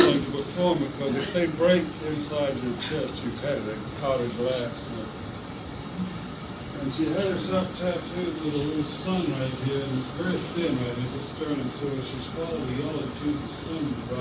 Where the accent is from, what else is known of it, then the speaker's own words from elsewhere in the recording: the South, United States; growing up in the South as I did at that time